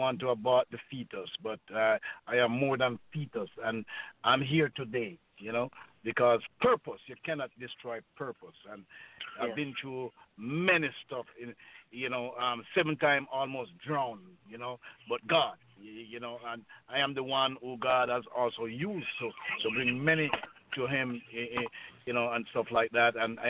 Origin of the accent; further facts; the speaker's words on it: Montego Bay, Saint James, Jamaica; all the way from Jamaica. I was born in Montego Bay, grown up in the garrison of Endenau Wood.